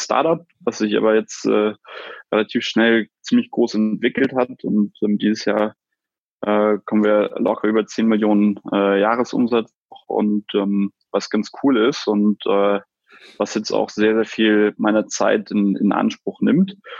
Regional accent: Kiel, Schleswig-Holstein, Germany; Ich komme aus Norddeutschland, aus Kiel, ursprünglich.

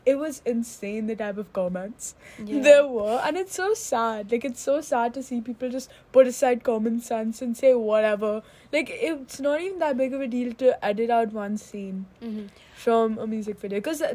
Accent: India; Like, obviously, like, the Indian fans, like, we are Indian too, and, like, you'd know, right?

